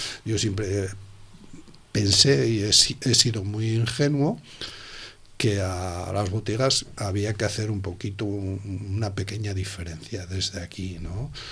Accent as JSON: {"language": "Spanish", "town": "Sitges", "region": "Catalonia", "country": "Spain", "said": "Pero soy de Sitges, somos de Sitges, aunque no parezca, estamos un poquito más al otro lado del Garraf, pero también pertenecemos"}